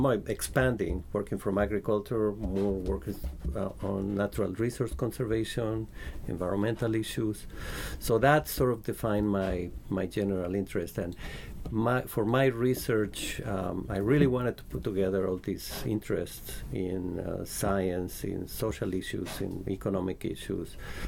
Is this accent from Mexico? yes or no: yes; Mexico; Yeah, well, I am from Mexico, and I studied general agriculture for my bachelor's. Then I work in the highlands in Mexico, and then in the tropics too.